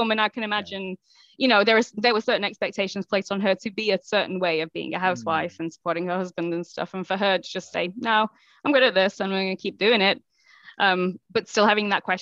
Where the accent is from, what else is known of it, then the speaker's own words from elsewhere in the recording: United Kingdom; I'm a Brit. Swearing is cultural.